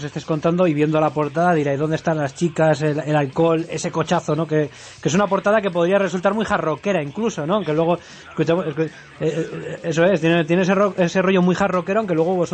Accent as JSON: {"language": "Spanish", "town": "Barakaldo", "region": "Basque Country", "country": "Spain", "said": "Porque nosotros precisamente somos de Baracaldo, en concreto."}